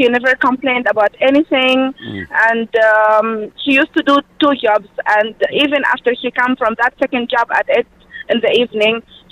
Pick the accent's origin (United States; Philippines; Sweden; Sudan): Sudan; We are from Sudan.